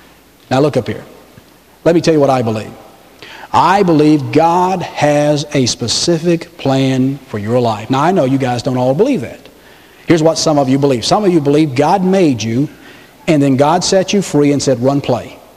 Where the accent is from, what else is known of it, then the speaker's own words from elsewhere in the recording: Atlanta, Georgia, United States; born there; The day I was born in Georgia Baptist Hospital in Atlanta, Georgia. My family was not Baptists, to say the least.